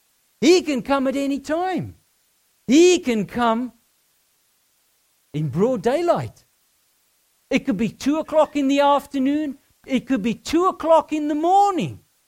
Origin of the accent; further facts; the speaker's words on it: South Africa; Growing up in South Africa, theft and armed robberies were part of everyday life.